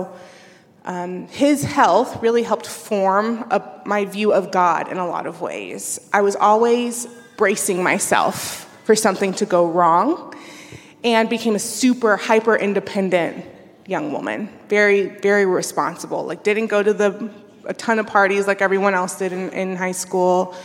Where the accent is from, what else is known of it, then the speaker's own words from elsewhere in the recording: Houston, Texas, United States; I grew up in Houston, Texas, so I'm a Texan. Hey, you're from that country too? Cool. Grew up in Houston. Really beautiful upbringing.